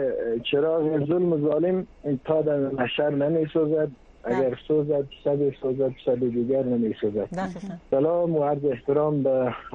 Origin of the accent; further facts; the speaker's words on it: Afghanistan; چون ما افغان هستیم و در ضمیر و وجدان ما همچون مزیریت و همچون مسئله وجود ندارد